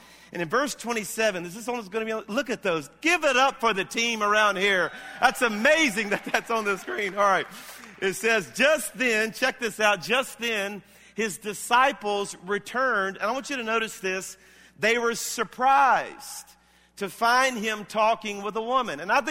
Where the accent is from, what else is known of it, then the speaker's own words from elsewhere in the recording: Louisiana, United States; even though I pastor this church in Alabama, I'm from South Louisiana. I'm a Cajun.